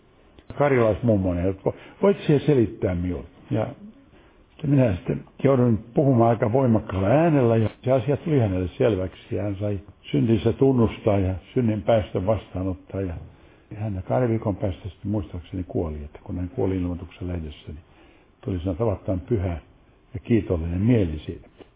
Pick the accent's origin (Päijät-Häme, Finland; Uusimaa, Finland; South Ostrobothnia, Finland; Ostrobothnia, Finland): Uusimaa, Finland; Helsinki; Lapsuuteni Munkkiniemessä, se on hyvin merkittävä kaupunginosa Helsingissä